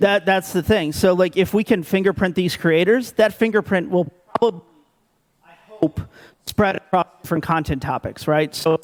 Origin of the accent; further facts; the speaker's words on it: United States; as an American, our standards of free speech are very different than in a lot of Europe.